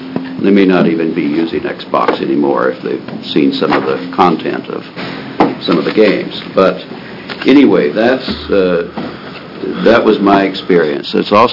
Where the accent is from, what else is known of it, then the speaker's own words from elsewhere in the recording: Oregon, United States; from Deschutes County.